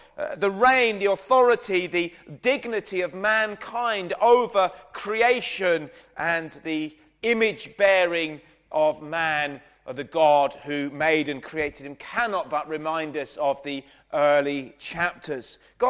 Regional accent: Brighton, South East England, United Kingdom; I grew up in Brighton, many of you will know, and as I grew up there in a very, very, very liberal part of the world, in the 80s

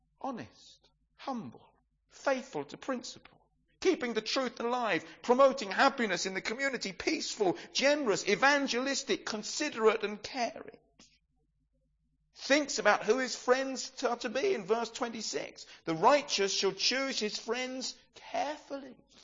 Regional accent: England, United Kingdom; We're English, so a bit of snow

